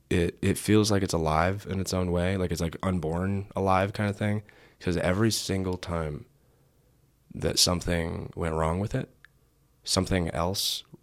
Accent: Texas, United States; also born or lived in California; Yeah. I'm from Texas. It's like, okay.

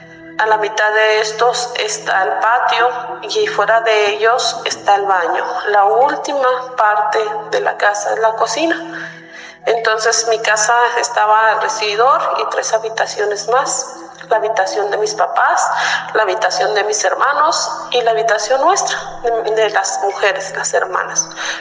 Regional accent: Gómez Palacio, Durango, Mexico; now in Torreón, Mexico; yo soy oriunda de Gómez Palacio, Durango. Vivo ahora aquí en Torreón, pegadito a Gómez Palacio Durango.

